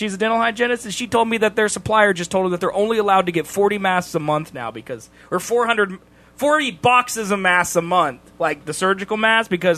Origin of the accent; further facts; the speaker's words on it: Albuquerque, New Mexico, United States; born there; I was born in Albuquerque.